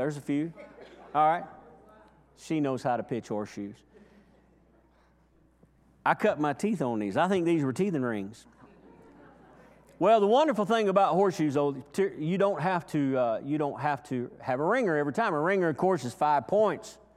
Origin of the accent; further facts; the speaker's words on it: Chicago, Illinois, United States; born there; I was born in Chicago. I don't really tell people that usually, but yeah, I know. But yeah, I was born in Chicago